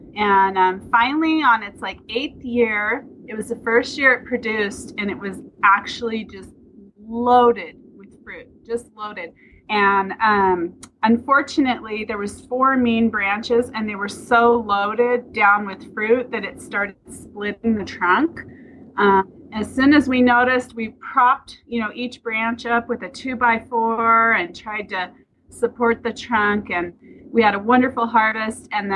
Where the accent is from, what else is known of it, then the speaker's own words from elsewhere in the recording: Los Angeles, California, United States; Actually, I grew up in LA. Really? So I was raised in the city, in the suburbs of LA.